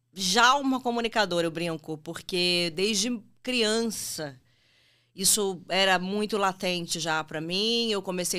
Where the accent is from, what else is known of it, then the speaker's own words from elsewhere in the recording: Vitória, Espírito Santo, Brazil; eu sou do Espírito Santo, eu sou de Vitória, que é a capital e tal.